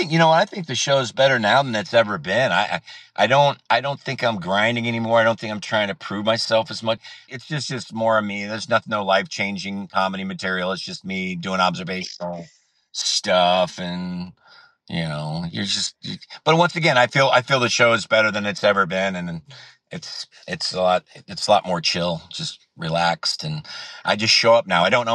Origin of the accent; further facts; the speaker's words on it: Missouri, United States; I'm from Missouri, like, yeah, us Midwestern, when we're talking to someone in Texas, we'll get a little bit more drawly and say y'all a little bit more